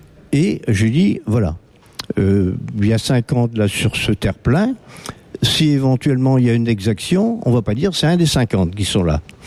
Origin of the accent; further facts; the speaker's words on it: Marmande, Nouvelle-Aquitaine, France; je suis donc de Marmande